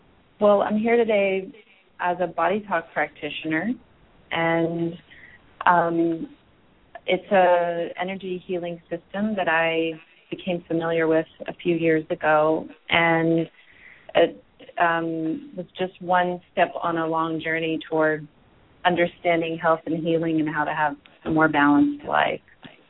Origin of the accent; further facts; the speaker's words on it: United States; I feel like most of us, especially growing up in America and culture, there's an idea that you have to specialize in something